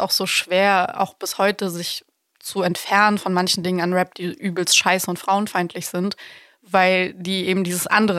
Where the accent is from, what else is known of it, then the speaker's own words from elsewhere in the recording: Bucharest, Romania; also born or lived in Baden-Württemberg; now in Germany; Ich komme ja eigentlich aus Bukarest, bin so umgeben gewesen von Blacks und so. Und dann komme ich in so ein übelst beschauliches, süßes Dörfchen nach Baden-Württemberg, wo die Welt in Ordnung ist.